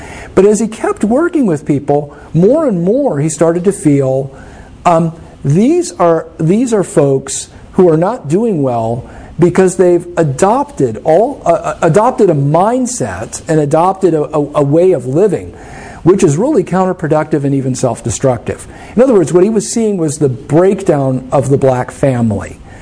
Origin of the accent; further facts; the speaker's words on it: New York City, New York, United States; But when I was growing up in Harlem, Harlem was a neighborhood of working class black families that were intact.